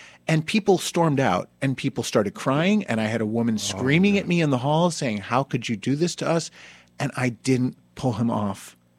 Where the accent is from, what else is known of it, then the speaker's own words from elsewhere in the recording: Summit, New Jersey, United States; And the town I come from, Summit, New Jersey, lost about 40 people on 9/11.